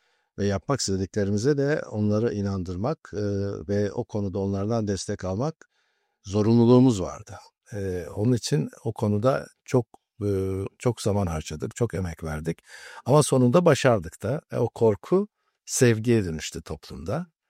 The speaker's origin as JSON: {"language": "Turkish", "region": "Istanbul", "country": "Turkey", "tie": "born or raised there", "said": "Ben İstanbul doğumluyum. İstanbul'a başladım ilkokul"}